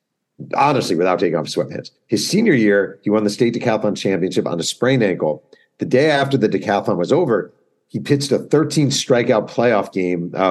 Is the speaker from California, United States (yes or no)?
no; New York, United States; And like I tell them I'm from New York, and they won't say, oh, New York.